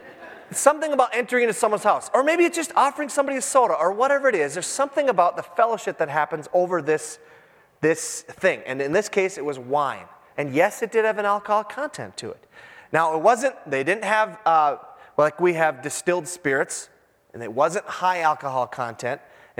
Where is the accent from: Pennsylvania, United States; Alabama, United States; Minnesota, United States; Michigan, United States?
Minnesota, United States; Now I'm from the Iron Range, and beer is pretty similar.